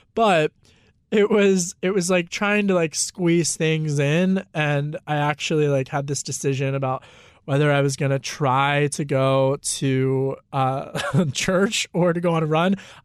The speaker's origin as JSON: {"language": "English", "region": "Pennsylvania", "country": "United States", "tie": "born or raised there", "said": "I grew up outside of Philly and Delco"}